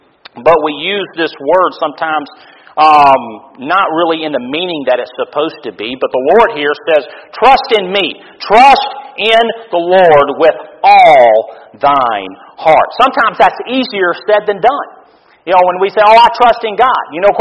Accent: Louisiana, United States; also born or lived in Mississippi; But I was born in South Mississippi in Law. And 5 years, my dad planted a church there. And then whenever I was 5 years old, God called him to go to South Louisiana.

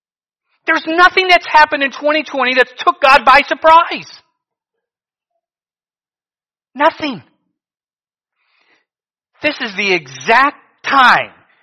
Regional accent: Cleveland, Ohio, United States; He knew as I was a teenager growing up in Cleveland, I'd be in New Guinea one day.

